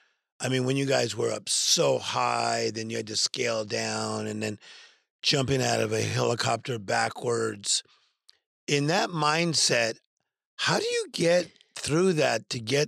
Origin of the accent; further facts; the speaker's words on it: Compton, California, United States; I'm from Compton, California. And you need religion in Compton, California.